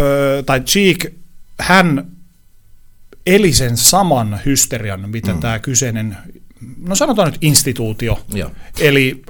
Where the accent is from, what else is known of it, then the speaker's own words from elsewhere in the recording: Oulu, North Ostrobothnia, Finland; kun Oulusta olen kotoisin, ja siellä on kansallisharrastuksena pyöräileminen